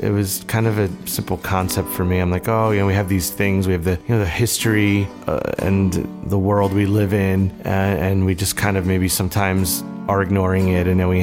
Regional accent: Philadelphia, Pennsylvania, United States; I'm from Philadelphia.

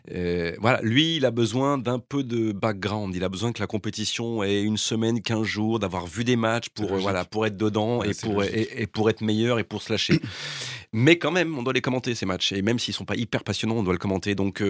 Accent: Lyon, Auvergne-Rhône-Alpes, France; Je suis lyonnais.

